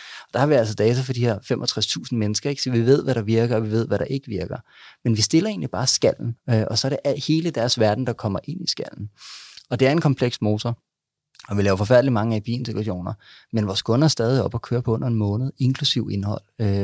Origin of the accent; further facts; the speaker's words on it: Gilleleje, Capital Region of Denmark, Denmark; jeg kommer sådan set fra noget så eksotisk som Gilleleje. Det er jo Nordsjælland, vil man sige. Men det er så meget nord, at det på ingen måde er eksklusivt. Altså, det er tørreis, det er Pup Maxi, det er 6.000 indbyggere, det er en sommerferieby